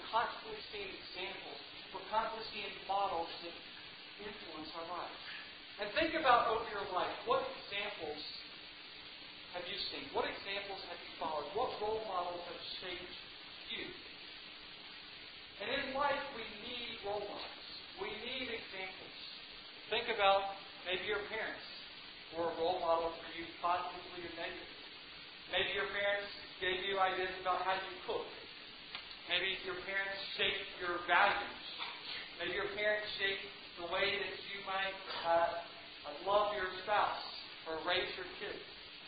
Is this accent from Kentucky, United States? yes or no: no; South Carolina, United States; accent: southern drawl; I have a little bit of a southern drawl because I grew up in South Carolina, right?